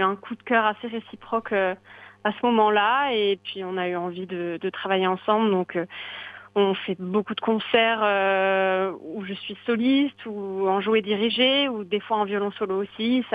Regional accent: Toulouse, Occitanie, France; je suis pas le seul exemple toulousain. On est énormément de Toulousains à avoir pu continuer dans la musique

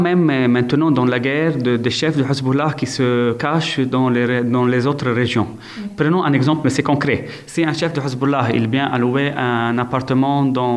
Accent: Lebanon; comme moi-même, je suis Libanais.

